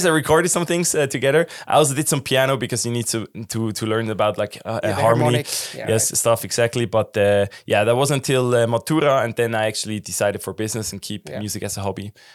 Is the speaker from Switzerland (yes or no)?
yes; Nidwalden, Switzerland; So, yeah, I grew up in Nidwalden, so central Switzerland, very traditional canton, still a lot of friends there and active there.